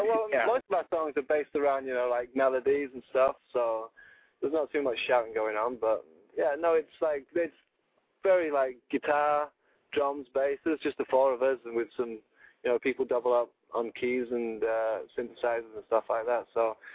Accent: Manchester, North West England, United Kingdom; moved away; I moved here from Manchester, England, and then I met Kenny, who plays guitar, and we were goofing around for a while

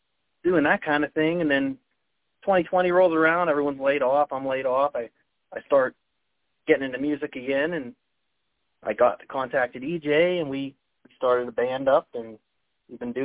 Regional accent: Finleyville, Pennsylvania, United States; now in South Park, United States; I was born and raised in Finleyville, PA, and, I always just lived around that area. I live in South Park now

